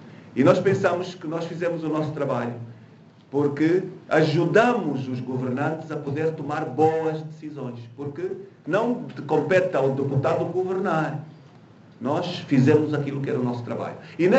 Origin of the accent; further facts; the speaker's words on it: Quingenge, Angola; born there; Eu nasci numa terra chamada Quingenge.